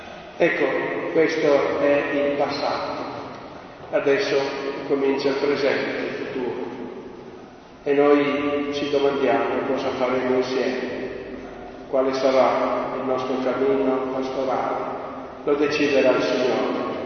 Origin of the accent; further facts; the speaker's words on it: Milan, Lombardy, Italy; born there; E anche se io sono nato a Milano, mi sono sempre considerato figlio di questa terra.